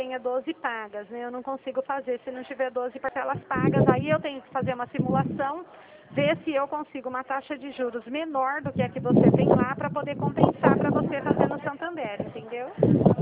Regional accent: São Paulo, Brazil; Eu sou do estado de São Paulo.

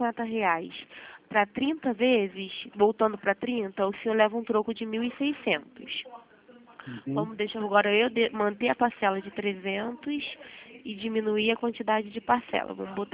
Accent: Nova Iguaçu, Rio de Janeiro, Brazil; Eu sou de Nova Iguaçu.

